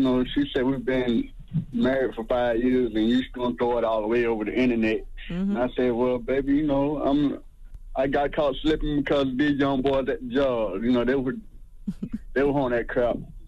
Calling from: Atlanta, Georgia, United States; I'm calling from Atlanta, Georgia.

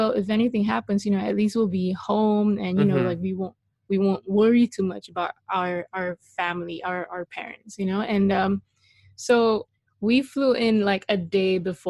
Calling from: Kuala Lumpur, Malaysia; I am calling from Kuala Lumpur, Malaysia. And I've been out here since March. I was supposed to, I live in LA, but I still do a lot of work back mm-hmm. home in Malaysia

